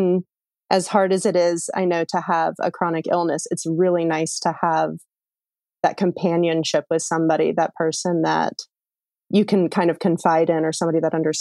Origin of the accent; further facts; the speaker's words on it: Georgia, United States; Well, yeah, I grew up here in the North Georgia Mountains. It's a beautiful area.